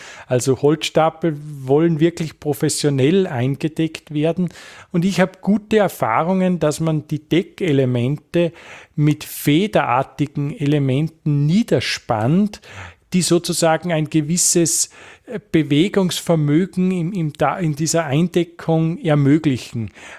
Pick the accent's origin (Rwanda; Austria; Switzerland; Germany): Austria; Bad Goisern, Upper Austria; für meinen Heimatort Bad Gäusern, südliches Oberösterreich